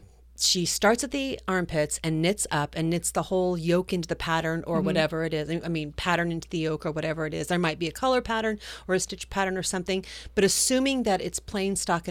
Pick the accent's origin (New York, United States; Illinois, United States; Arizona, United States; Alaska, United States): Alaska, United States; Kodiak; And I just, I saw in the news yesterday that my hometown of Kodiak, Alaska was 86 degrees yesterday.